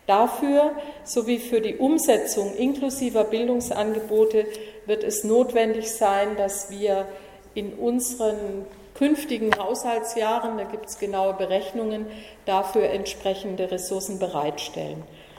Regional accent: Baden-Württemberg, Germany; dass bei uns in Deutschland und speziell in Baden-Württemberg der Hang der Eltern zur Ganztagsschule nicht so positiv aufgenommen wird

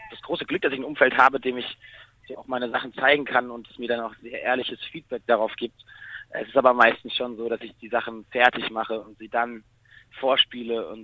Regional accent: Au, Baden-Württemberg, Germany; Kurz zusammengefasst, ich bin eben in Au aufgewachsen, bei Freiburg.

